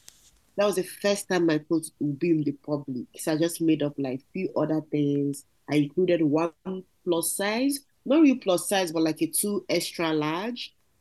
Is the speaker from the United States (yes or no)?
no; Nigeria; now in Vancouver, Canada; And then I'm originally from Nigeria. 2015, I moved to Canada.